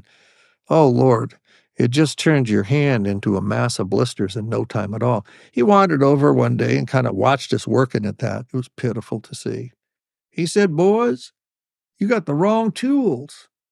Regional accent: Beech Grove, Indiana, United States; driving up to my mother's house in Beech Grove, where I grew up outside of Indianapolis

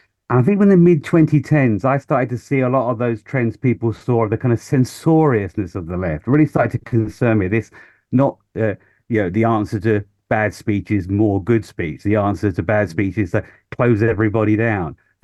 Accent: Huntingdon, East of England, United Kingdom; whereas I grew up in Huntingdon.

